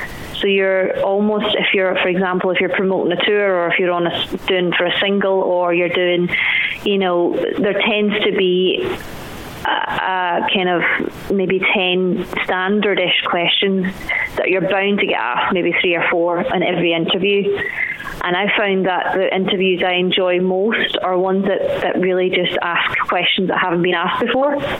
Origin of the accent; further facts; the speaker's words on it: Glasgow, Scotland, United Kingdom; even though I was born and raised in Glasgow, I was very, very familiar with the Irish way, and you know, I was still technically kind of brought up in a typical Irish household, even though we were across the water.